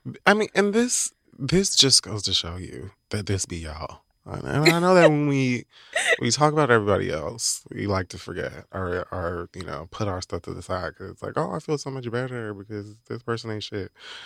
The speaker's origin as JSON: {"language": "English", "town": "Dade County", "region": "Florida", "country": "United States", "said": "I'm from Dade County."}